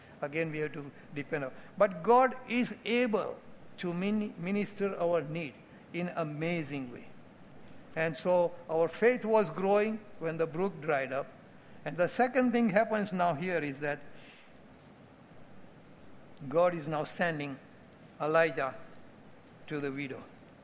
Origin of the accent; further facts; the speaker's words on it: North India, India; Now, I grew up in North India.